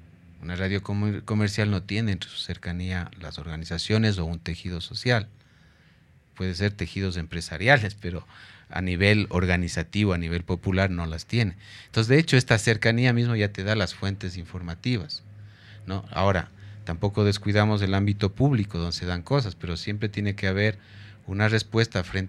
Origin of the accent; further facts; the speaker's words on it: Sucumbíos, Ecuador; Pero el rato que les digo que soy de Sucumbíos se ponen así asustados.